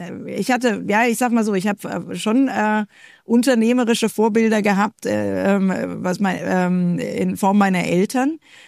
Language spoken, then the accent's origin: German; Rhineland, Germany; Ja, ich bin ja Rheinländerin und somit naturoptimistisch.